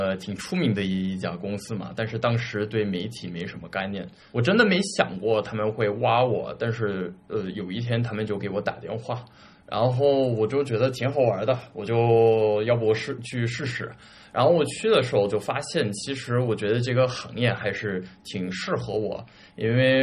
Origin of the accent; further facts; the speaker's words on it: South Korea; Chinese is a second language; moved away; also born or lived in United States / Shanghai; 我的家庭背景确实比较特别，我就是在美国出生，但是小的时候跟我爸妈一起回韩国去了。我爸妈他们俩都是韩国人嘛，他们80年代都移民到美国了，在美国留学，然后在美国扎根。